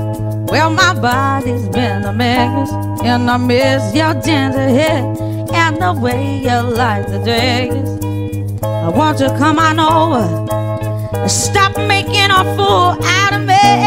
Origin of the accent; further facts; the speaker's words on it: Florenville, Wallonia, Belgium; On est d'ici, on est de Florentville, oui.